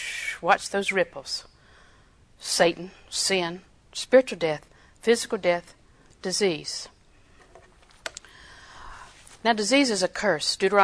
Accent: Florida, United States; I was raised in Florida. Sand in my shoes.

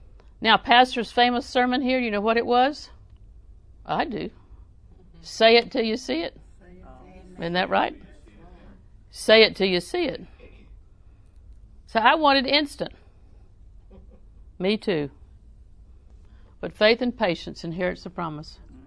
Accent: Auburndale, United States; I'm from Auburndale.

